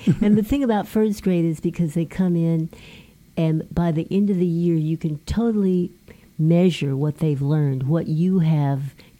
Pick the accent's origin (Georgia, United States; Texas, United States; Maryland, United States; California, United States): California, United States; San Diego; because I grew up in San Diego, we'd been to Tijuana.